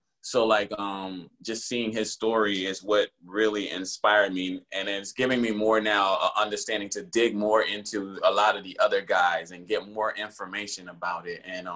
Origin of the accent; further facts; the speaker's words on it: Philadelphia, Pennsylvania, United States; moved away as an adult; now in Los Angeles, United States; But I'm more from Philly. So Philadelphia area. So like, but you know, I've been living in I moved from Philadelphia out here to LA. I moved out here, and I've been out here for 11 years now, going on 12.